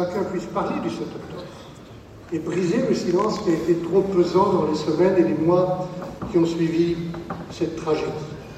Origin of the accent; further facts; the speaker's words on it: France; ici chez nous en France, nous devons aussi regarder en face